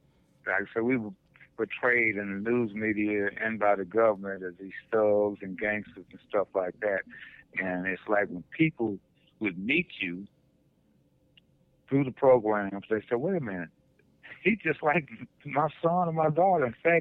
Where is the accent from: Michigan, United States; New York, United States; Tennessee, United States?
Michigan, United States; Detroit; but the only reason I said that is because I'm from Detroit.